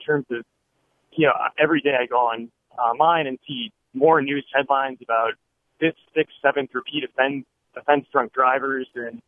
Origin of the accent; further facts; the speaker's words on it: Minnesota, United States; now in Madison, United States; I grew up in Minnesota, went to college in Minnesota, moved to Madison a few years ago for a job.